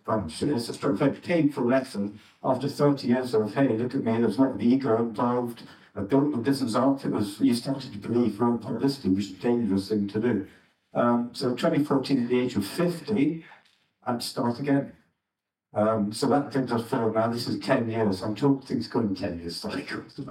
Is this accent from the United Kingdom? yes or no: yes; Scotland, United Kingdom; I'm from Scotland. My father was quite old-fashioned.